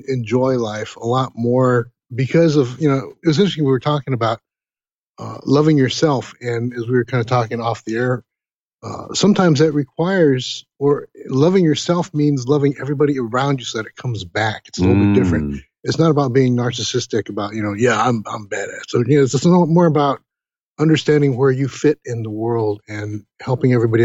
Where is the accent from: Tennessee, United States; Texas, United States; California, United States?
California, United States; Los Angeles; I grew up in East LA, so I tell everybody, yeah, it's somewhere between, you know, enchiladas and barbecue with a little spiritual sauce on the side.